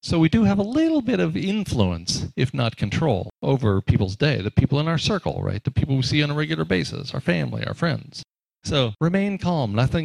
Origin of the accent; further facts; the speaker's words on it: United States; I grew up in the United States on Walt Disney